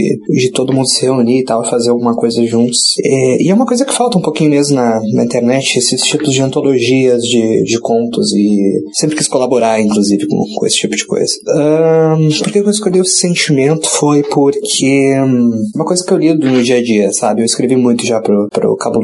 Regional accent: Rio Grande do Sul, Brazil; now in Florianópolis, Brazil; sou gaúcho, mas moro em Florianópolis há um tempo, tenho 26 anos.

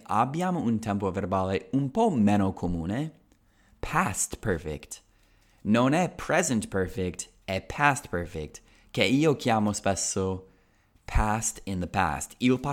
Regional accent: United States; As you guys know, I'm American, so I have flown from the United States to Europe many times, and that's a very long flight.

